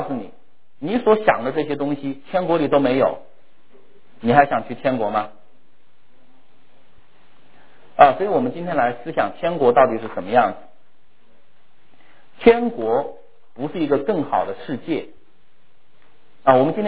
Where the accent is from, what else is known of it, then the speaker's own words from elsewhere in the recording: China; 我们中国人很在乎面子啊，非常在乎面子